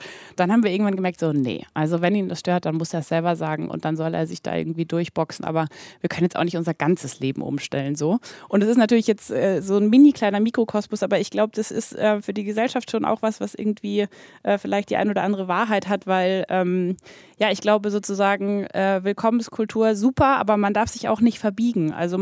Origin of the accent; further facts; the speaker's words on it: Bavaria, Germany; now in Hamburg, Germany; ich komme auch aus Bayern und lebe in Hamburg